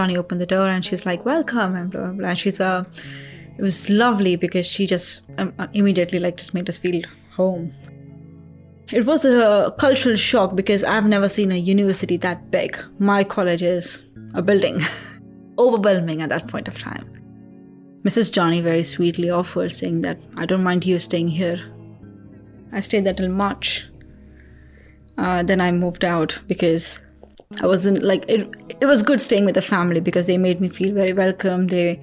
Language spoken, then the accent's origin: English; Chennai, Tamil Nadu, India; moved away as an adult; now in United Kingdom; I am originally from Chennai, which is part of Southern India. Moved to UK in 2010 for my master's and ever since I've been here. Chennai is a beautiful, it's one of the biggest, fourth largest metro city in India. It's by the seaside